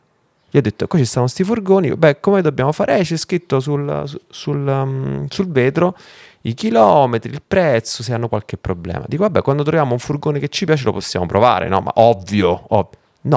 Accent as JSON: {"language": "Italian", "town": "Rome", "region": "Lazio", "country": "Italy", "said": "Innanzitutto è un luogo che per me, che vengo da Roma, comunque con, se vuoi, una cultura più del sud Italia"}